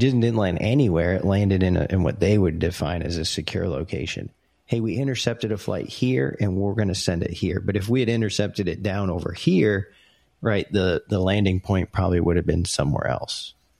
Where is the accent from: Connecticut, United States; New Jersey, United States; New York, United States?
Connecticut, United States; Had a lot of fun growing up in Connecticut.